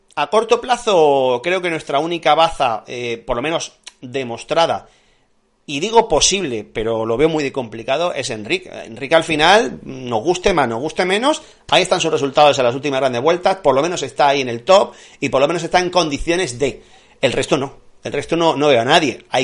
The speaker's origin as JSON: {"language": "Spanish", "town": "Granada", "region": "Andalusia", "country": "Spain", "said": "cada vez que pasa la vuelta por Granada, yo siempre digo, pero ¿cómo coño desaprovechan tanto mi tierra?"}